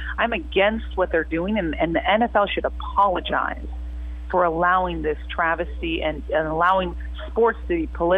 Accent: United States; Well, as a woman, as an American, as a woman of color, and as a singer-songwriter

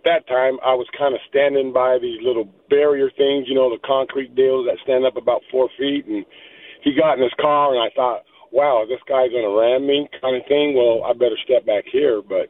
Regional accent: Utah, United States; which I'm from Texas, born and raised in Utah, but live in Texas.

